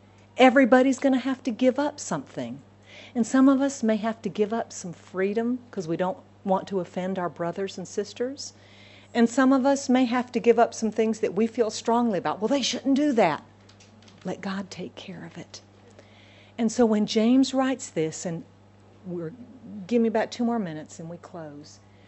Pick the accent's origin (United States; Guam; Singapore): Singapore; when I was in Singapore, when I was growing up in Singapore